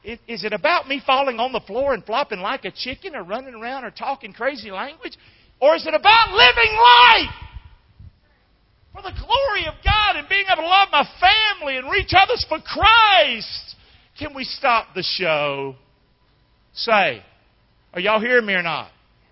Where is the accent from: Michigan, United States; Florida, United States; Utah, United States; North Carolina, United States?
North Carolina, United States; Rockingham; I'm comfortable that I'm from Rockingham, North Carolina.